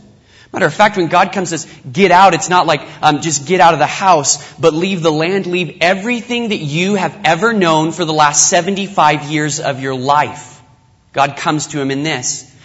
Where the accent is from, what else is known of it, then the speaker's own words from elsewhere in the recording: United States; born there; be here in the United States, understand my home country, being born here